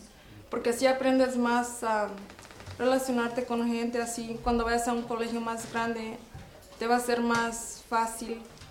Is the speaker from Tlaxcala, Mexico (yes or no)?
no; Guadalajara, Jalisco, Mexico; now in Yakima, United States; Ok, soy de Guadalajara, Jalisco.